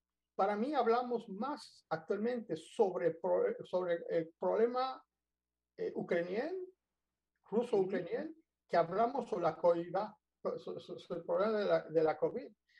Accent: United States; la primera cosa que vino como norteamericano, como alguien que viene de la América

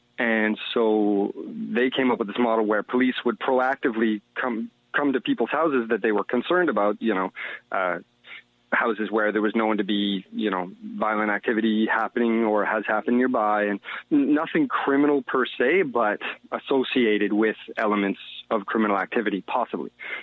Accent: Ottawa, Ontario, Canada; And I'm from Ottawa originally

